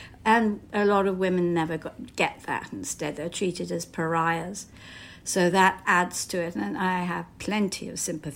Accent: United Kingdom; also born or lived in United States; as you can hear, I'm British, I'm not American, but I did spend some of my teenage years in the States, and I was in Berkeley High School, public high school

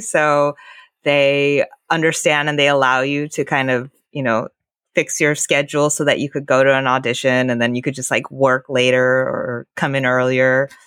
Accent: Japan; English is a second language; moved away; And I think I was like so young and I immigrated here from Japan. So, you know, like in my culture, we're trained to like not look people in the eyes.

